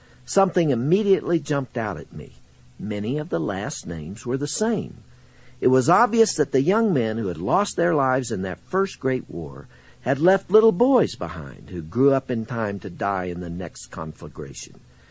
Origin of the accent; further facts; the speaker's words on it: United States; as an American, I've always thought of our war dead as heroes, and the enemy losses as, well, the enemy